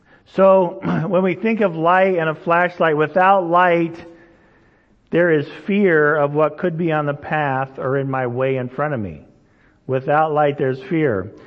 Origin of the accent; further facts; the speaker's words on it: Indonesia; So I grew up in Indonesia, right? And so when I grew up in Indonesia, there was lots of creepy crawlers around.